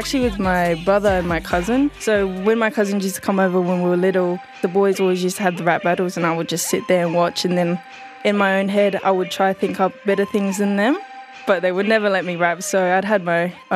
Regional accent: Gold Coast, Queensland, Australia; I'm 16 years old and I'm from the Gold Coast.

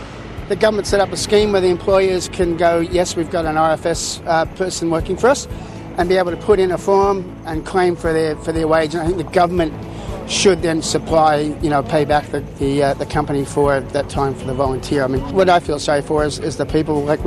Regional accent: Fletcher, New South Wales, Australia; I'm 53 and I'm from Fletcher.

